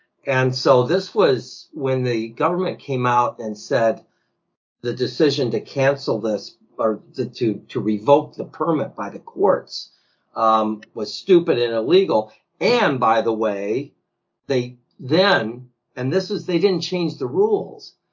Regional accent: United States; moved away as an adult; And I grew up in the States until I was 21.

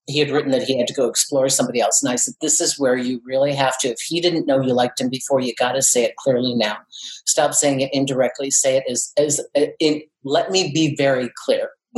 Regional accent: Minnesota, United States; I mean, you know, I grew up in Minnesota.

